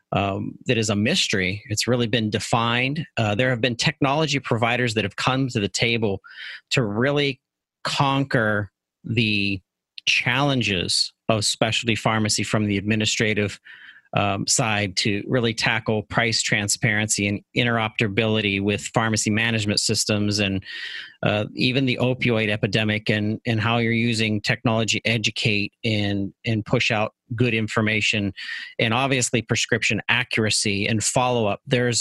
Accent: Pittsburgh, Pennsylvania, United States; and I'm from Pittsburgh, so Statlanders was a big part of the history of that.

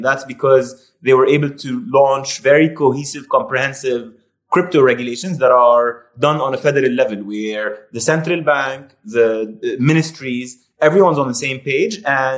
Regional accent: Jordan; moved away as an adult; now in United States; I'm a Jordanian-German national. I studied industrial. So I was born and raised in Jordan, moved to the U.S. to study industrial engineering at Purdue University.

